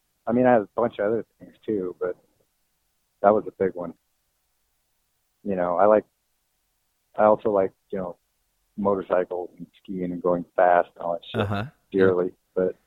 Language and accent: English; Boise, Idaho, United States; also born or lived in Los Angeles / Seattle; Boise, Idaho.